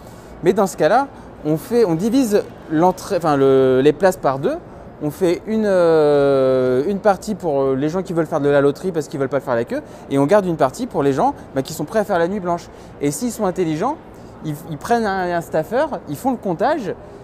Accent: France; il y a des gens comme moi, on vient de France, on va aux États-Unis

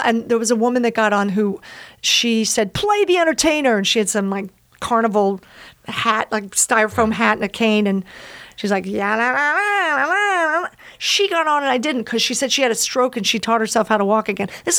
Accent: Philadelphia, Pennsylvania, United States; I grew up in Philadelphia. So anything, any dinner theater, if I could get myself there, I would go.

